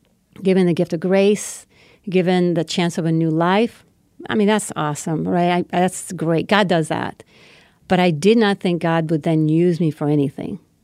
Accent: Puerto Rico; now in United States; So I grew up in Puerto Rico, number 6 of 7 children, raised by my single mom.

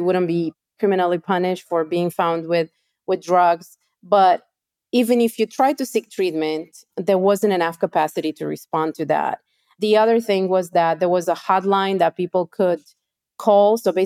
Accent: Romania; I'm from Romania. I remember we had, when I was growing up in my neighborhood, we had a really bad phase

